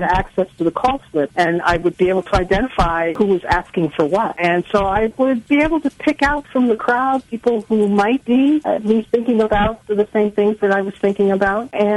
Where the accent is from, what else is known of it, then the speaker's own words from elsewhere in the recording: New York, United States; growing up in New York, you know, we never faced segregation as directly as that happened in the South.